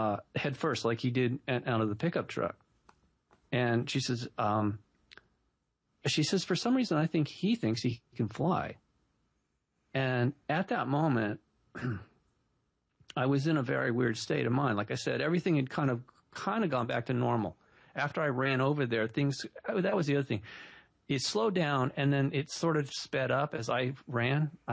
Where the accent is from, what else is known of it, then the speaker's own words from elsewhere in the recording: Malibu, California, United States; growing up in Malibu, there's a lot of ticks out there.